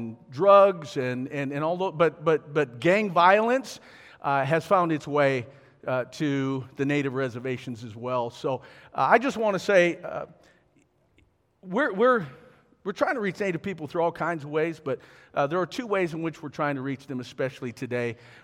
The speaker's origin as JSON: {"language": "English", "town": "Fort Belknap", "region": "Montana", "country": "United States", "said": "I'm from Fort Belknap, Montana"}